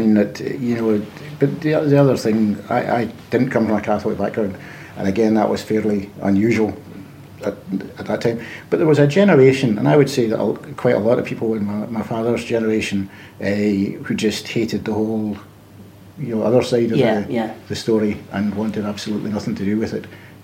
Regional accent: Dunoon, Scotland, United Kingdom; No, I grew up in Dunoon.

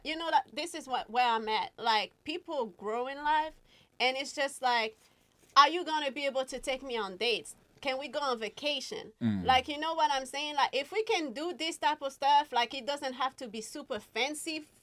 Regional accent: Detroit, Michigan, United States; I'm from Detroit.

